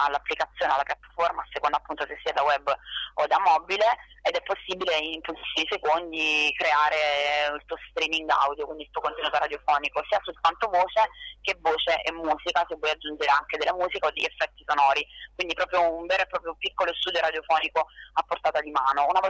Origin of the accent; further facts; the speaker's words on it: Naples, Campania, Italy; poi io sono napoletana, quindi a maggior ragione diciamo ho voluto contribuire da persona del sud